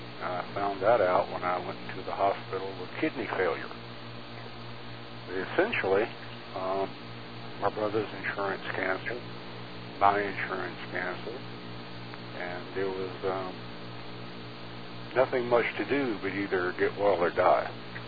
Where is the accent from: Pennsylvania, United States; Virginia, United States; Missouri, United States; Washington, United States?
Virginia, United States; I'm originally from Virginia, and born August 11th, 1955.